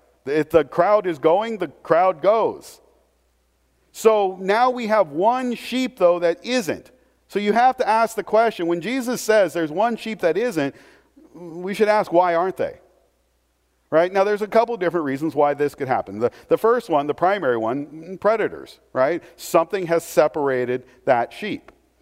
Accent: Portland, Oregon, United States; In fact, most of you know, I grew up in Portland.

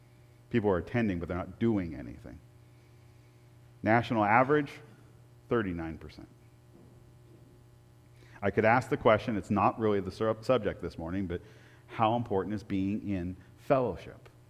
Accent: Portland, Oregon, United States; of course I grew up in Portland, Blazers

